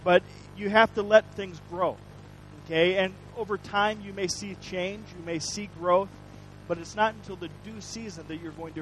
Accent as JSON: {"language": "English", "region": "Midwest", "country": "United States", "moved": "yes", "said": "I'm from the Midwest. I've been around corn and cornfields and dirt all my life, pretty much. But I moved here, and the dirt's just a different color, but nothing grows in it."}